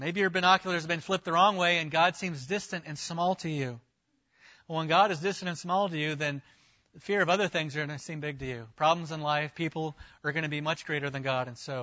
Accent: Florida, United States; I grew up in Florida, where every afternoon in the summer, you look out and you see the dark cloud

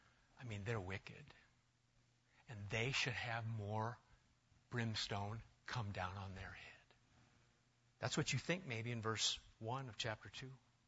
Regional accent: Nebraska, United States; For instance, I grew up in Nebraska, and we just as soon beat up gay people.

